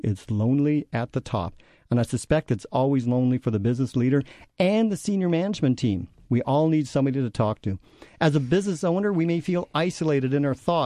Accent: Canada; As a Canadian, I even apologized for sharing my experience.

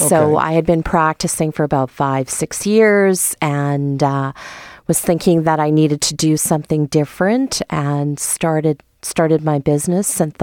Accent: Winnipeg, Manitoba, Canada; Yeah, I'm born and raised in Winnipeg, so born at the Old Grace Hospital, that is now condos in the Wolseley area, and lived here all of my life.

